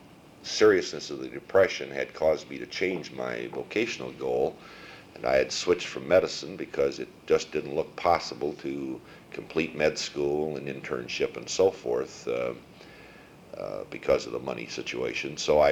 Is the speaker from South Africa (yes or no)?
no; St. Louis, Missouri, United States; born there; I was born in St. Louis, Missouri, too many years ago